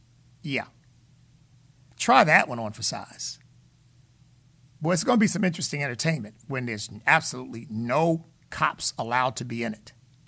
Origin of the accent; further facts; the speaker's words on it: United States; But I'm an American.